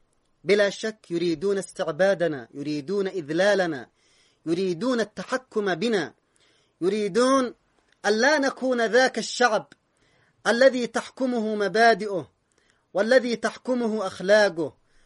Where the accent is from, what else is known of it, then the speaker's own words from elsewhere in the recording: Yemen; بنيت عليه كل حياتي كيمني،